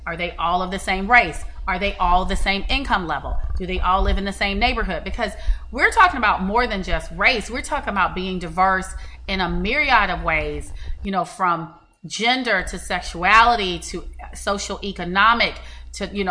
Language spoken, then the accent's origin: English; East Coast, United States; I'm from the East Coast